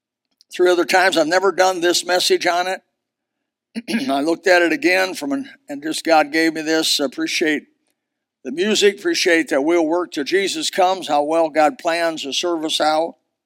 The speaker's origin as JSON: {"language": "English", "town": "Elkhart", "region": "Indiana", "country": "United States", "tie": "born or raised there", "said": "In my hometown, Elkhart, Indiana, there was a beautiful"}